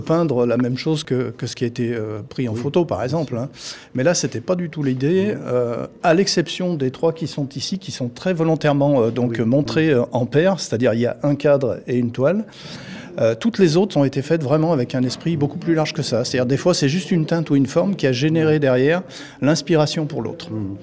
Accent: Auvergne-Rhône-Alpes, France; Alors, on vient de la vallée du Rhône, tous les deux, donc pas très loin de Vienne.

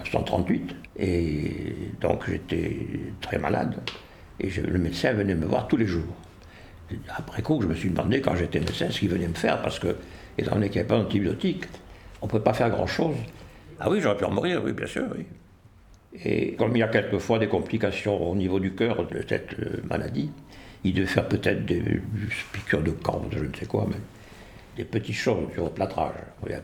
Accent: Tlemcen, Tlemcen Province, Algeria; moved away as an adult; quelques kilomètres avant d'arriver à destination chez moi en Algérie, à Tlemcen.

